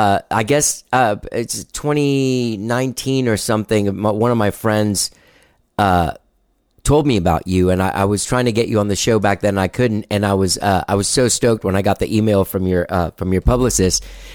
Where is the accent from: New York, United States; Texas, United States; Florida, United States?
Florida, United States; Miami; born there; He was born in Miami. I was born in Miami. We talk about the undercurrent of anger that resides in the city of Miami.